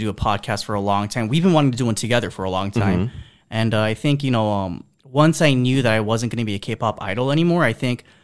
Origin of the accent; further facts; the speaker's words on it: Los Angeles, California, United States; I'm not from like that part of the West. I'm from LA, like a big city.